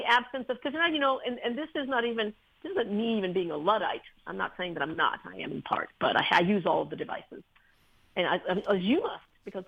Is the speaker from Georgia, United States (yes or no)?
yes; Decatur, Georgia, United States; also born or lived in Havana, Cuba; And I grew up in a little town in Georgia called Decatur. And yo hablo español porque yo me crié en una familia cubana. I speak Spanish because I grew up in a Cuban family and we spoke Spanish. But I also grew up in the South